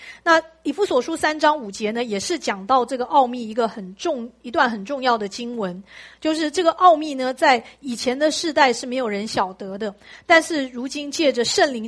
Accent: Taiwan; 就是我们这些人，我们台湾人，我们台湾人的心意

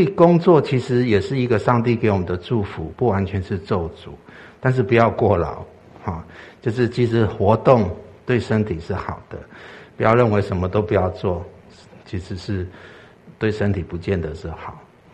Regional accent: Taiwan; 对我们这个从台湾来的就觉得很不习惯

